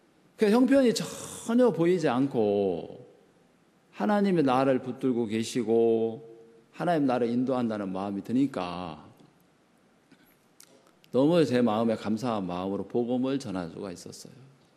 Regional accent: South Korea; 내가 한국에서 온 사역자로

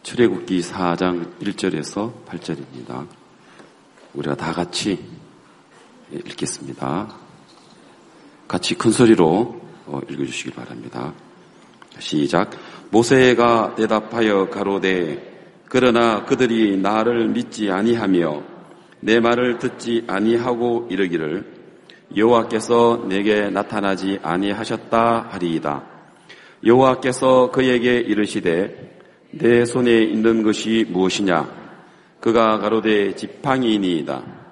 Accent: Gangneung, Gangwon, South Korea; 강릉에서 왔습니다.

